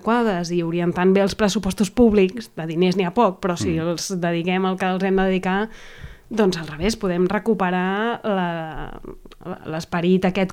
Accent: Barcelona, Catalonia, Spain; Jo sóc barcelonina d'origen i és una ciutat que m'encanta, que adoro

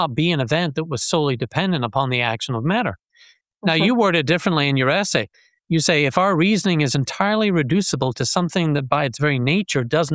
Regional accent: Edinburgh, Scotland, United Kingdom; And this is when he was studying in Edinburgh, in my hometown, for a while.

